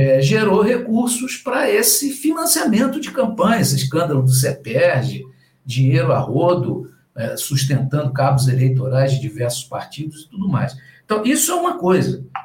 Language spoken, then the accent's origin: Portuguese; Rio de Janeiro, Brazil; Pessoal, eu como carioca, né, a gente gosta de falar do túnel, né?